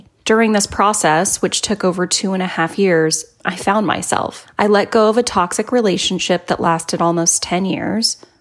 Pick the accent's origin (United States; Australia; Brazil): Brazil; I'm from Brazil